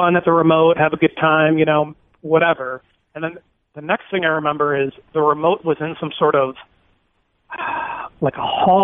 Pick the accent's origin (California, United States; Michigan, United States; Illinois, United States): Michigan, United States; also born or lived in Florida; So I lived in Florida. … from Michigan. I lived in Florida around 2011